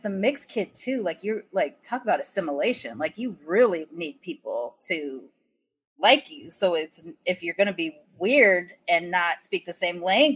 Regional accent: Long Beach, California, United States; also born or lived in Sacramento; Well, Long Beach. But really, Sacramento, I was born there, but then I grew up in Long Beach. I'm a military kid.

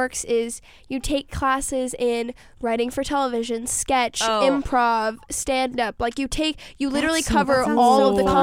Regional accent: New York City, New York, United States; I'm growing up in New York City, and like I also do talk about this in the book a lot, like growing up in New York City is an experience in its own.

